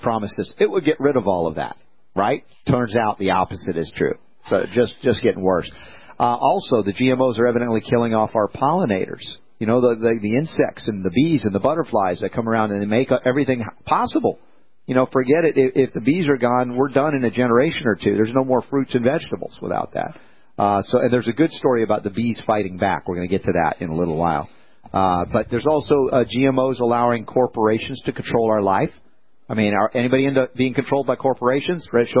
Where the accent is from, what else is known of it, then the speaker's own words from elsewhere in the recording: United States; because as an American, I was raised where food, if it was cheap and fast and easy, that was enough.